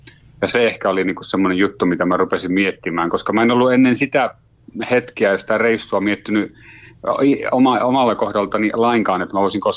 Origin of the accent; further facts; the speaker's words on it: Kalajoki, North Ostrobothnia, Finland; now in Kokkola, Finland; vaimon perässä tulin Kokkolaan, että mä oon Kalajoelta kotoisin, mutta vaimo on täältä Kokkolasta.